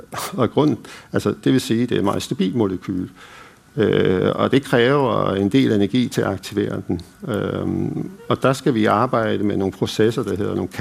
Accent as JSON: {"language": "Danish", "country": "Canada", "tie": "born or raised there", "also_born_or_lived": "France", "moved": "yes", "lives_now": "Aarhus, Denmark", "said": "jeg er opvokset i Canada, og så boede i Frankrig en del år. Jeg har boet i 17 år i Aarhus"}